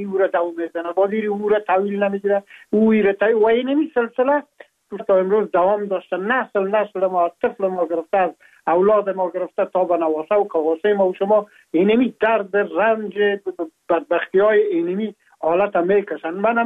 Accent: Afghanistan; now in France

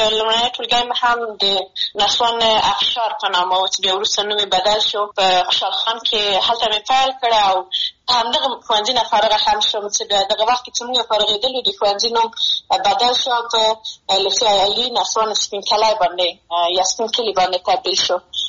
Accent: Maidan Wardak, Afghanistan; زه د میدان وردګ ولایت څخه یم او لوړ زده کړې مې د خپلې خوښې په پوهنځي کې کړې دي.

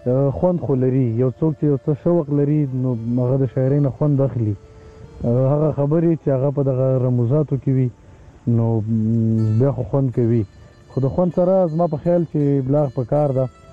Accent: Khyber Pakhtunkhwa, Pakistan; زه د باجوړ اوسیدونکی یم باجوړ کې چارمنګ یو وادي ده هلته زه زیږیدلی یم

